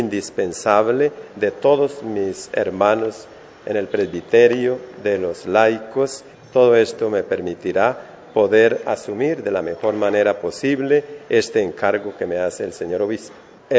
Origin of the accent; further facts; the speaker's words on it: Villanueva, Santander, Colombia; Yo soy oriundo de Villanueva, aquí cerquita a San Gil.